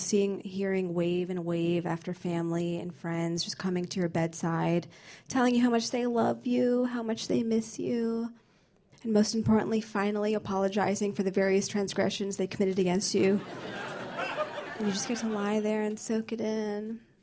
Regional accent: New Jersey, United States; I understand, because I'm from New Jersey.

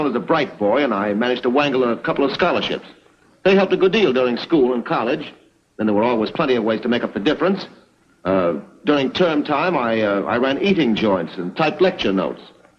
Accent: Baltimore, Maryland, United States; born there; No, I was born in Baltimore in 1898, July 6th.

